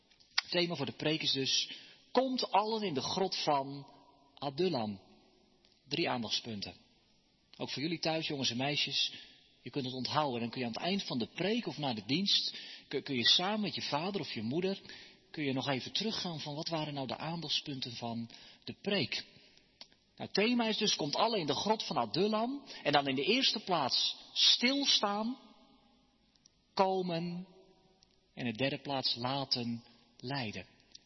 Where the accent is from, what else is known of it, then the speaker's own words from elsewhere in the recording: Huizen, North Holland, Netherlands; In het dorp waar ik ben opgegroeid, het dorp Huizen, staat in het bos een villa.